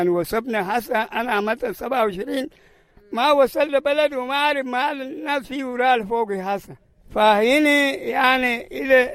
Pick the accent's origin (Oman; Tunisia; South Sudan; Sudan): South Sudan; Rumbek, Lakes; moved away; also born or lived in Ethiopia / Kenya; انا قمت من رومبيغ وجيت في صوفيا لايثيوبيا